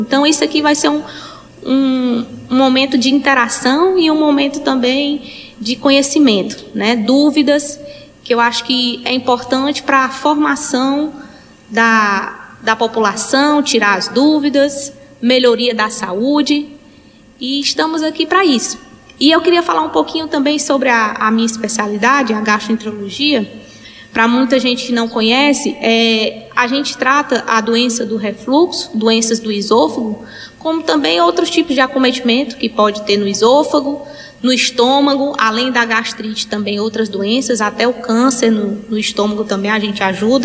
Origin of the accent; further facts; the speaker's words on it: Picos, Piauí, Brazil; moved away as an adult; also born or lived in Teresina / Recife; sou natural de Picos, Piauí. Né? Fui fazer meus estudos, fui no ensino médio, morar em Teresina, onde eu fiz meu ensino médio, logo depois fiz minha faculdade. Terminando esse tempo de morada em Teresina, me aventurei ao Pernambuco, morei em Recife durante 4 anos